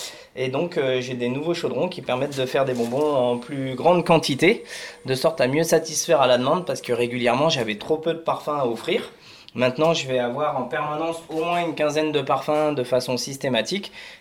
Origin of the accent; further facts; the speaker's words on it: Hauts-de-France, France; Alors, moi, je viens de Picardie. Je suis né en Picardie. J'ai été élevé à la betterave et j'ai fait mes études dans une sucrerie.